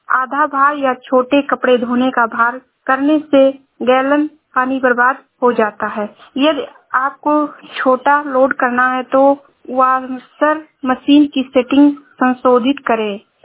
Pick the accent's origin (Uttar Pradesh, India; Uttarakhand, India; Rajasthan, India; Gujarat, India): Uttar Pradesh, India; Shravasti; मैं जिला श्रावस्ती से हूँ।